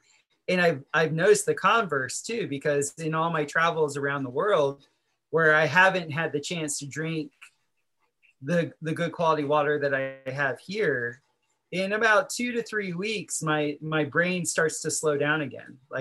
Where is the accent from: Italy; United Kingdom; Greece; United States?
United States; Florida; because like I said, I grew up in South Florida, so I never drank water.